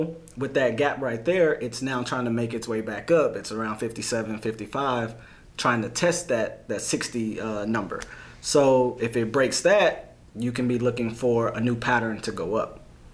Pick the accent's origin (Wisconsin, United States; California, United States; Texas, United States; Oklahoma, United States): Texas, United States; Temple; also born or lived in Germany; now in Dallas, United States; Well, I'm originally from Temple, Texas. Graduated there from the high school. Went to the Air Force. Did my time there. Lived in Germany. Did my TED Talks and stuff. And then now I'm back in Dallas.